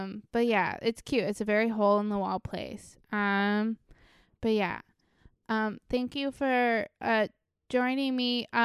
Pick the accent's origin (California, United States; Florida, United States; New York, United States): Florida, United States; Maybe that's because I'm from Florida, but that's not really the South.